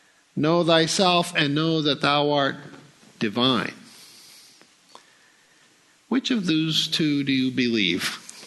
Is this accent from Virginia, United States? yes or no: no; South Dakota, United States; also born or lived in Oregon; Now, I come from Oregon, of course. Grew up in South Dakota.